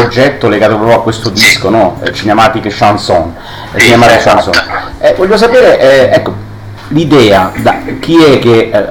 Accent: Molise, Italy; Io sono, diciamo, sono molisano, ma il mio nonno era di Misilmeri, provincia di Palermo

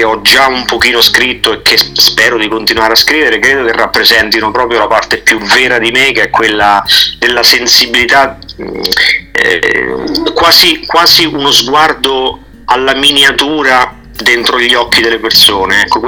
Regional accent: Marche, Italy; also born or lived in Saudi Arabia / Pakistan; sono cresciuto in Arabia Saudita, in Pakistan fino a 8 anni. I miei genitori per lavoro mi hanno portato, me e mio fratello, insomma, in giro per l'Asia, e poi sono ritornato, ho vissuto la mia vita tra le colline e il mare delle Marche

